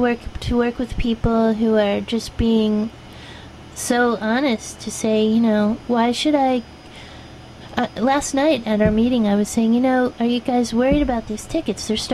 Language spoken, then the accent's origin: English; New Jersey, United States; It didn't exist when I was young growing up in New Jersey even